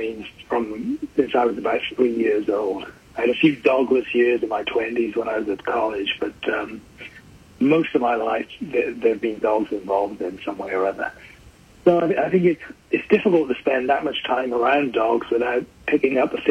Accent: Wales, United Kingdom; called Wales, which is the part of Britain on the west side of England, basically. Many people think we're English, but we're a bit touchy about that.

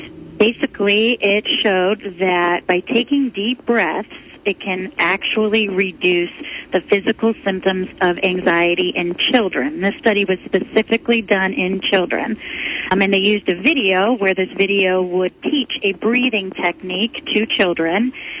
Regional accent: Columbus, Ohio, United States; I am from the Midwest. I currently live in Ohio, and I was born and raised in the Columbus area.

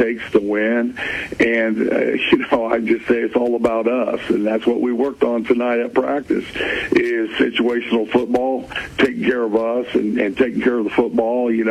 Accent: Mount Pleasant, United States; And, you know, I grew up in Mount Pleasant, played for legendary Bob Evans back in the 80s.

